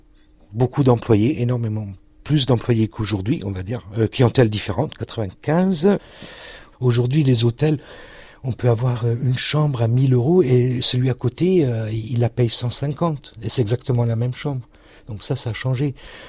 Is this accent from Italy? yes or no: yes; Italy; also born or lived in Scotland; now in Monaco; Je suis un Italien né en Écosse.